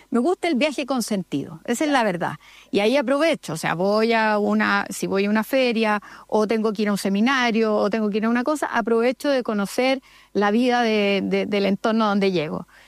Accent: Chile; yo soy chilena, quiero mi país, conozco cada rincón de Chile

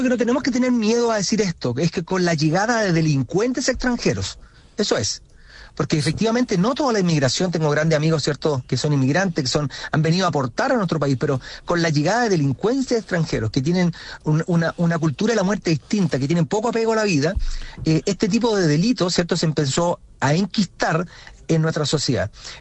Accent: Chile; la capacidad de asombro que estamos teniendo como sociedad chilena

